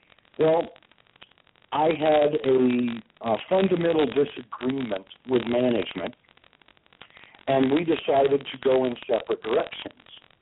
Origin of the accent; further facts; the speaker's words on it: the South, United States; And I was raised in the South, in those last vestiges of the Southern Irish Celtic immigrants